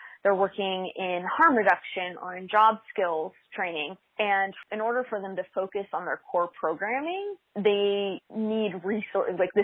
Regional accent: California, United States; Replay is so important to me because I grew up in Central Valley. And so in Central Valley, there's a lot of farming.

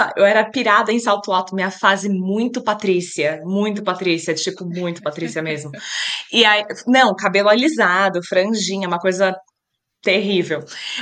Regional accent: Brazil; born there; E minha mãe engravidou em Londres, de mim. Então, sempre, mas eu não nasci lá, eu nasci no Brasil, ela acabou voltando para o Brasil.

